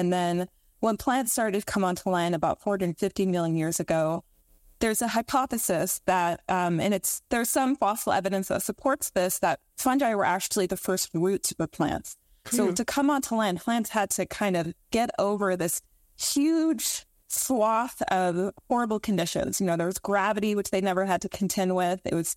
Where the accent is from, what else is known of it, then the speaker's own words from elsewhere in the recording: Texas, United States; I'm from Texas originally, but I lived in Southern California for a year and just kind of was like a beach bum.